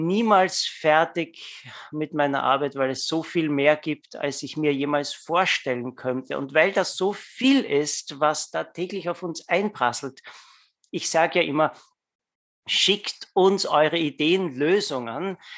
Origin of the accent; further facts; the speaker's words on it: Austria; da, wo ich wohne, ich bin ja ein Österreicher, da ist ja vieles noch wie früher